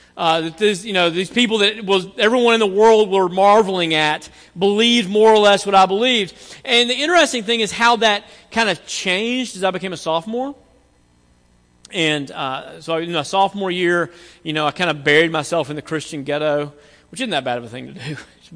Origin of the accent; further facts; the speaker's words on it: the South, United States; accent: Southern; they just wanted me to hear me say Jesus in my southern accent.